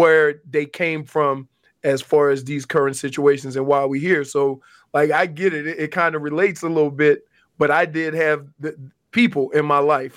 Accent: New Orleans, Louisiana, United States; and I'm from New Orleans, so it was real in that area.

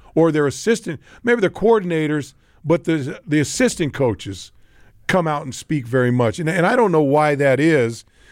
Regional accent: California, United States; So let me tell you this: when we grew up in California, you had like when you're in elementary school, your schools had teams, right?

